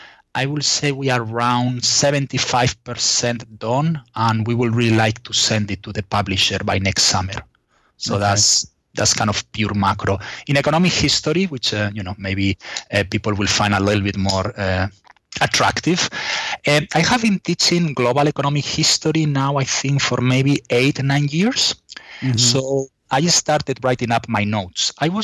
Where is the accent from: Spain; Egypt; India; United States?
Spain; I'm originally from Spain.